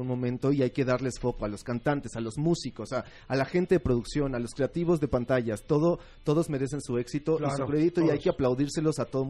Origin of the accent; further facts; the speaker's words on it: Mexico; nosotros desde nuestra trinchera como mexicanos empecemos a hacerlo